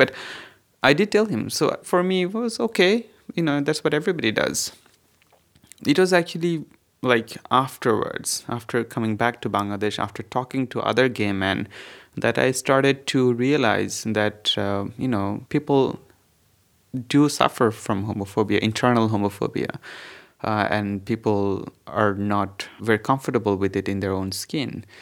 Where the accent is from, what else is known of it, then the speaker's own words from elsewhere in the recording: Saudi Arabia; No, I mean I grew up in Saudi Arabia, right?